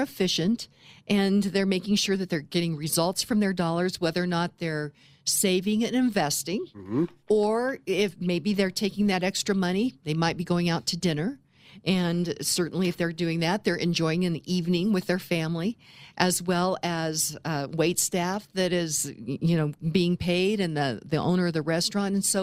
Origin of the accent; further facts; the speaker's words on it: Lone Tree, Colorado, United States; I'm starting to hear rumblings in my hometown of Lone Tree that they might want to raise taxes there.